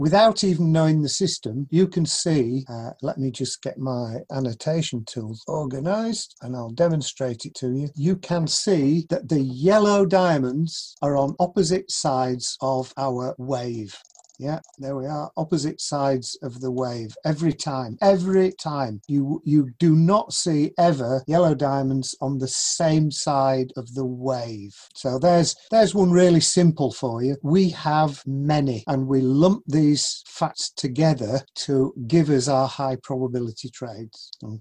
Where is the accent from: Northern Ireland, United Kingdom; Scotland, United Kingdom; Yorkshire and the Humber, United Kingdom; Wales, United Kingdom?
Yorkshire and the Humber, United Kingdom; Leeds; you probably recognize from my voice, I am from the UK. I'm from Leeds in Yorkshire. Wouldn't have it any other way. Probably the only accent of the day that's not American or Canadian